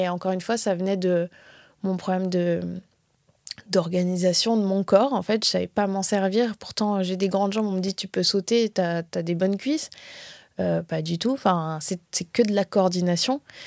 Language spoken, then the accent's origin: French; North Macedonia; quand j'étais petite en Macédoine, j'ai fait la fée clochette.